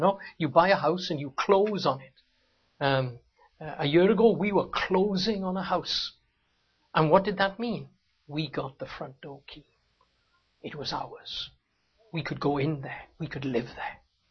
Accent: Wales, United Kingdom; now in United States; I became an American. And I could say, I was born and brought up in Wales.

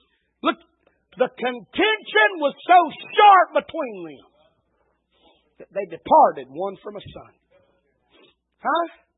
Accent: Alabama, United States; I'm from Alabama. Blood thicker than water, y'all.

